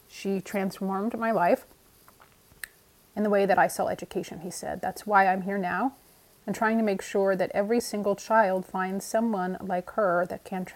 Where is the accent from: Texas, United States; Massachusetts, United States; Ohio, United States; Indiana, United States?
Indiana, United States; I personally have to say it's number one just because I'm from Indiana.